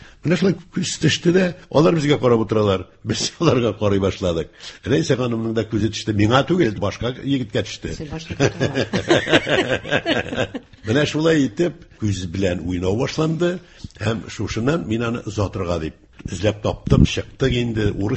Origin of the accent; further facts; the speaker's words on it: Moscow, Russia; born there; Мәскәүдә тудым.